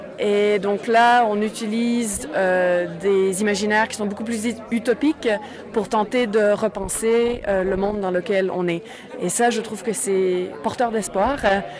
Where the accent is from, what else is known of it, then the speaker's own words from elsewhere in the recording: Canada; Et moi, je viens du Canada.